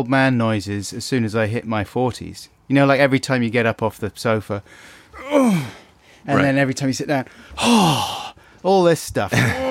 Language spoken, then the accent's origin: English; United Kingdom; It's never. I'm British.